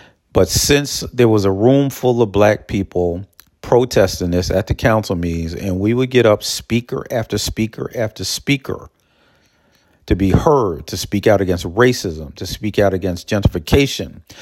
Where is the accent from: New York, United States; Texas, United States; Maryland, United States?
New York, United States; Peekskill; most people know me for fighting the ugly racism of my hometown of Peekskill, New York.